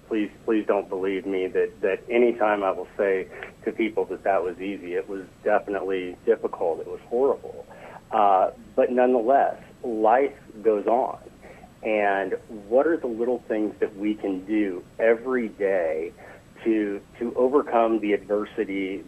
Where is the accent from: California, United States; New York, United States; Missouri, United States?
Missouri, United States; High Hill; I'm from a small town that's much, much smaller than Hermiston. I grew up in High Hill, Missouri, which has a population of less than 200 now.